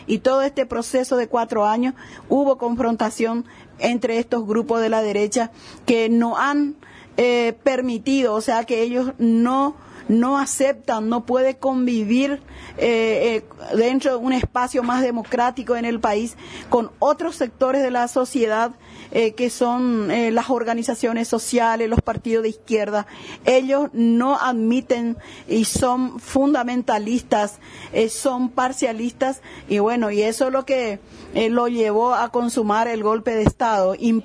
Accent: Caaguazú, Paraguay; como yo soy del departamento de Caaguazú, ahí nosotros hemos organizado las protestas

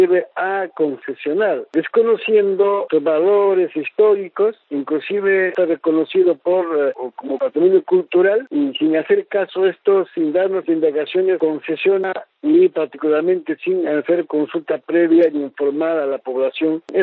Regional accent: Peru; Y lamentablemente en mi país, Perú, las empresas privadas están adueñándose a los funcionarios del Estado.

